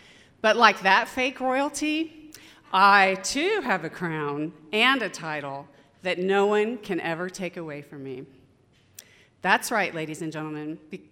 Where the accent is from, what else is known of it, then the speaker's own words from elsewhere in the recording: Cuero, Texas, United States; I come from Cuero, Texas, which is a small town about 90 miles southeast of here, and I was 5 years old when I nabbed the title of Child Queen for my hometown